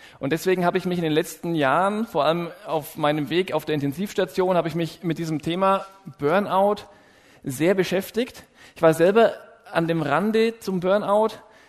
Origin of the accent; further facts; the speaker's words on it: Nuremberg, Bavaria, Germany; Ich habe Medizin studiert in Erlangen, an der Uni Erlangen und bin aus Nürnberg.